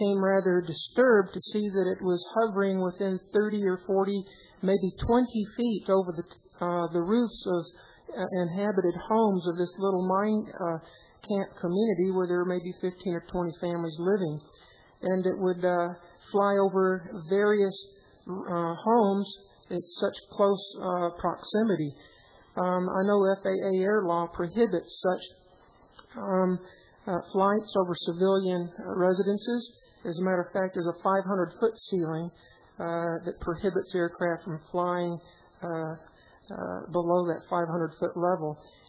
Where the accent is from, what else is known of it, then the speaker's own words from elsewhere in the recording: Utah, United States; I am from Utah. Utah County, and I work as an exploration geologist.